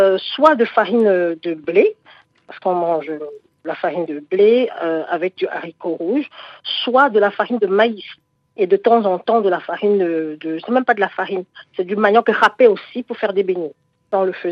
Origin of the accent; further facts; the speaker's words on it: Douala, Littoral, Cameroon; une boulangerie chez nous à Bonaguerri au Cameroun, dans une banlieue de Douala